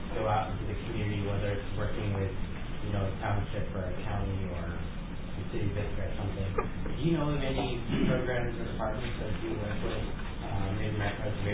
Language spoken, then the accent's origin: English; Midwest, United States; And I'm from the Midwest